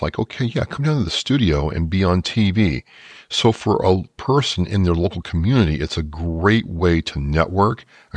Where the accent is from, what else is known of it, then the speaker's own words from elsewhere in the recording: Midwest, United States; I wasn't from Louisiana at all. I grew up in the Midwest. So right. Yeah, I sounded different, acted different, the whole nine yards, right?